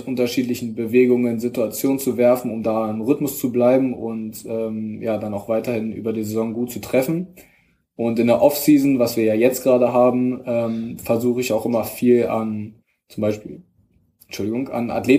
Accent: Berlin, Germany; dass es meine Heimatstadt ist

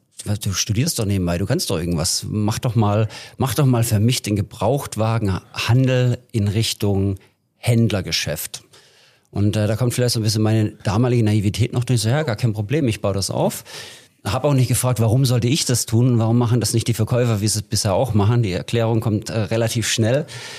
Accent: Neckarsulm, Baden-Württemberg, Germany; also born or lived in Heilbronn; Allerdings bin ich in Heilbronn geboren und in Neckarsulm aufgewachsen.

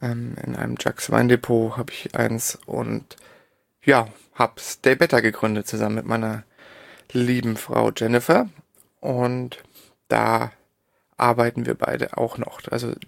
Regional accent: Darmstadt, Hesse, Germany; also born or lived in Berlin; ich bin geboren, bin ich in Berlin und aufgewachsen in Darmstadt in der Nähe von Frankfurt.

